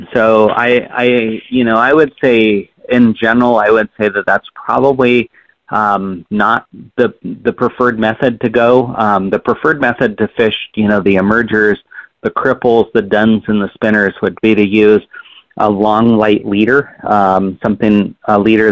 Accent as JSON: {"language": "English", "town": "Bend", "region": "Oregon", "country": "United States", "tie": "born or raised there", "said": "as I grew up in Bend and used to fish a lot of kind of, you know, close to home places when the old mill district was actually the mill."}